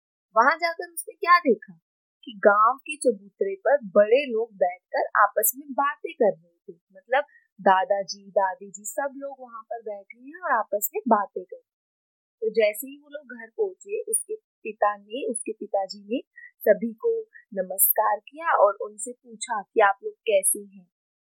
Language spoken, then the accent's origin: Hindi; Punjab, India; मैं पंजाब से हूँ।